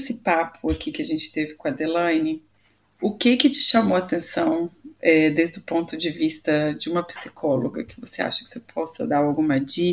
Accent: Espírito Santo, Brazil; porque eu sou capixaba

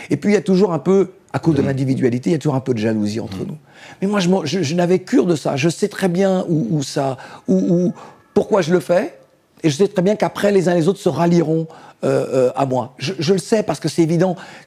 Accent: France; moi, je suis français, c'est ma nationalité, j'ai pas choisi, tout comme j'ai pas choisi d'être noir, j'ai pas choisi d'être un descendant d'esclaves

